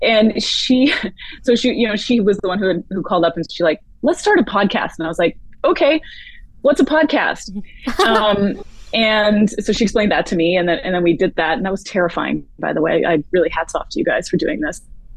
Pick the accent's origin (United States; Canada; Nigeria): Canada; born there; We're both Canadian born.